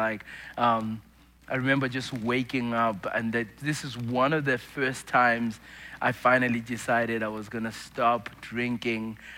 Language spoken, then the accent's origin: English; Zimbabwe; I grew up in Zimbabwe